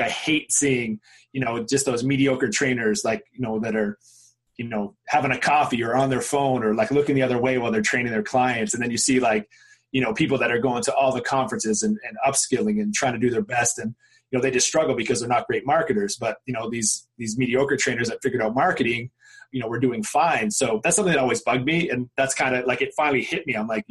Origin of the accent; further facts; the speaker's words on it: Canada; I come from Canada.